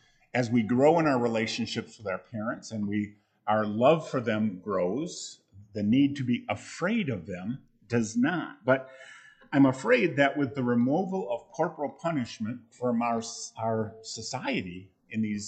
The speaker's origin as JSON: {"language": "English", "town": "Grandville", "region": "Michigan", "country": "United States", "tie": "born or raised there", "said": "I grew up in Grace Bible Church of Granville, Michigan."}